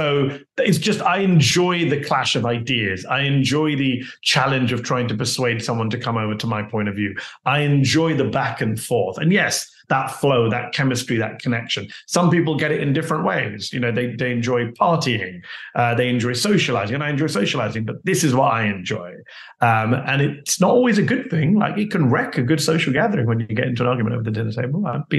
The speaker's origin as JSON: {"language": "English", "country": "United Kingdom", "moved": "yes", "said": "as a Brit, as someone who moved here from the United Kingdom and who became politically radicalized, if you can use that phrase, during the Iraq War."}